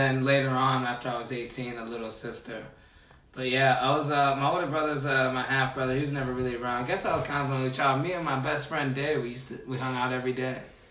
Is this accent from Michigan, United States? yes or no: no; Ohio, United States; Yeah, I lived pretty much in the same town.